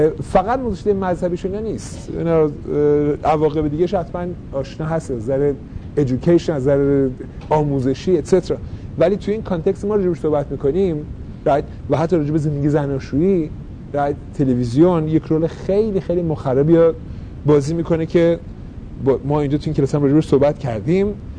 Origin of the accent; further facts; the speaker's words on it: Iran; now in United States; ما یه سلای ایرانی از ایران اومدیم آمریکا، یه دو مدرن لس آنجلس، یه کانسنترین بزرگ، یه دم رفتم تو نیویورک.